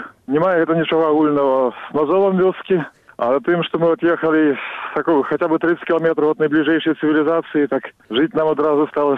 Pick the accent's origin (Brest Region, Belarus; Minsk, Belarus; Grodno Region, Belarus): Minsk, Belarus; Я нарадзіўся ў горадзе. Я нарадзіўся ў Менску і жыў там 26 гадоў. А на вёску ездзіў толькі на лецішча. Але два месяцы кожны рок я быў на вёсцы, так.